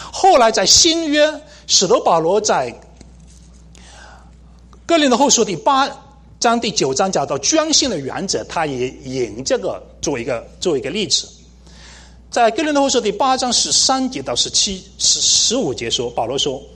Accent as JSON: {"language": "Chinese", "country": "China", "said": "就好像我们中国人吃的那个丝宁小汤圆"}